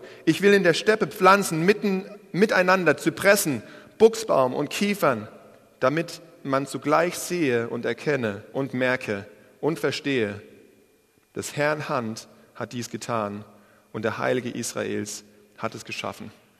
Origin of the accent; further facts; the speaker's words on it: Germany; hat aber nichts mit der Verniedlichung zu tun, die wir als Deutsche kennen.